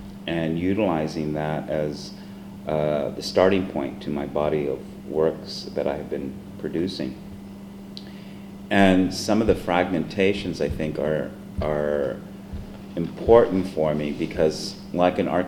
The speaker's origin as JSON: {"language": "English", "town": "Los Angeles", "region": "California", "country": "United States", "tie": "born or raised there", "said": "Okay, I was born here in Los Angeles. So I think part of my attraction to being here in Los Angeles is the fact that I've lived here most of my life."}